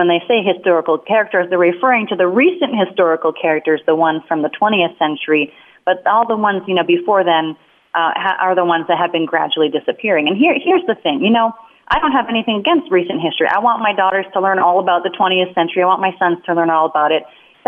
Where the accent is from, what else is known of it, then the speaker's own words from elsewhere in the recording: Wisconsin, United States; It's a small business that started in my home state, Wisconsin